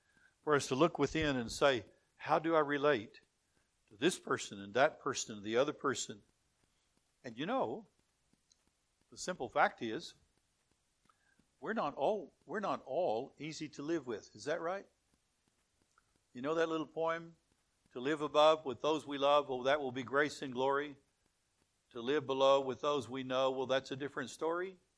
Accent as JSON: {"language": "English", "region": "Deep South", "country": "United States", "tie": "born or raised there", "said": "I grew up in the Deep South in America when I was a child."}